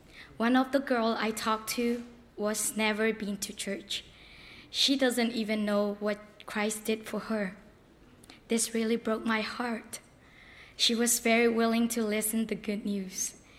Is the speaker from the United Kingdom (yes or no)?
no; Myanmar; English is a second language; I'm from Myanmar. I'm Chin. I'm now a freshman in Landmark Baptist College.